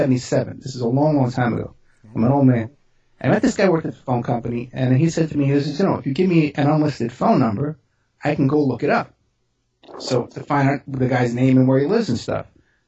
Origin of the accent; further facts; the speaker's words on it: New York City, New York, United States; I grew up in New York, and I grew up on the East Coast in the Bronx.